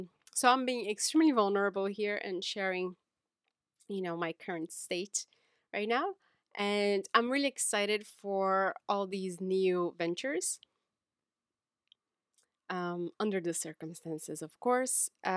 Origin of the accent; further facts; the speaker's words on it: Brazil; now in New York City, United States; I have always been a freelancer in New York City. I'm originally from Brazil.